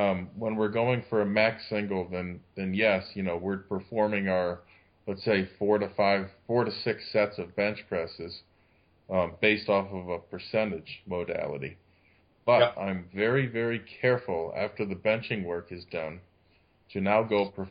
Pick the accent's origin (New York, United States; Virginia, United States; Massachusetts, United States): Massachusetts, United States; I'm from Massachusetts, lived there most of my life.